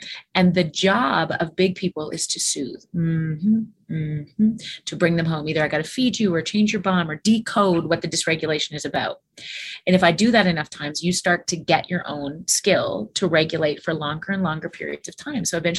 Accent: Alberta, Canada; I'm from Alberta in a farm town, so cows are always on my head.

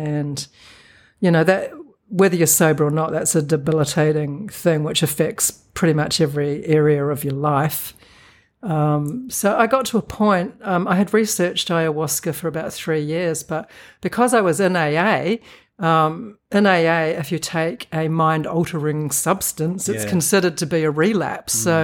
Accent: New Zealand; I'm from New Zealand

